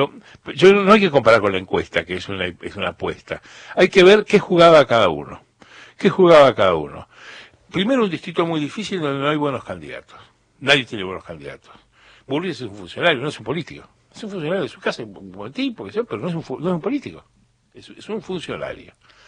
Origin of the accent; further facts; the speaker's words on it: Mendoza, Argentina; Yo me crié en Mendoza, al lado de la Radio Nacional de Mendoza.